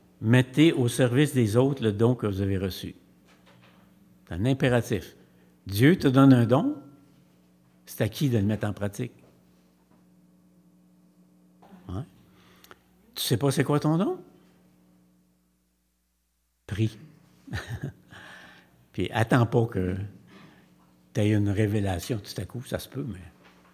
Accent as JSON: {"language": "French", "town": "Drummondville", "region": "Quebec", "country": "Canada", "said": "Moi, je viens de Drummondville. Là. Les Anglais, t'es compte sur la main. J'ai jamais dit un mot en anglais."}